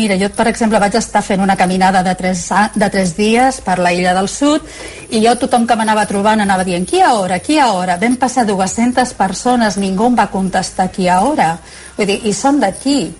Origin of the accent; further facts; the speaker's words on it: Catalonia, Spain; Com a catalana ho entenc millor que ningú aquí